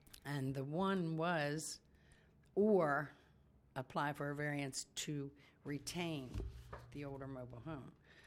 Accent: Baltimore, Maryland, United States; We're from Baltimore, but we didn't know that there was any kind of restriction.

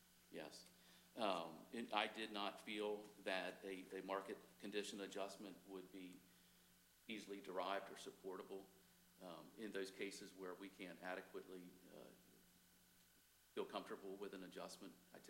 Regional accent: Seaford, United States; I'm born and raised in Seaford for 3 generations.

